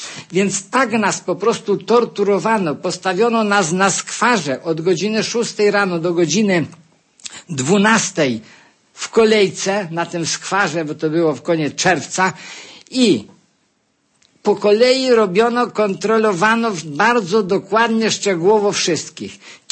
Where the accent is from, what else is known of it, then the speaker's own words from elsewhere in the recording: Turza, Subcarpathian Voivodeship, Poland; byli po prostu pędzeni ci akowcy z Elw u nas w Turzy. 20-25 kilometrów od Rzeszowa jest miejscowość Sokołów, Turza, Nienadówka.